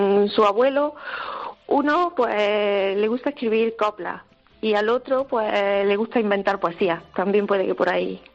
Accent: Algarinejo, Andalusia, Spain; Somos de Algadinejo, Granada.

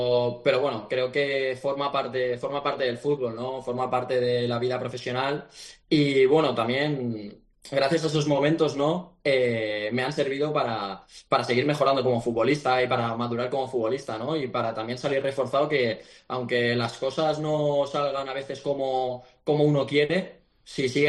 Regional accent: Valencia, Valencian Community, Spain; Valencia es mi casa, ¿no? Y además que soy valenciano. Y bueno, viví allí, estuve allí 14 años, estuve muchísimo tiempo, como te he dicho antes, prácticamente toda mi vida.

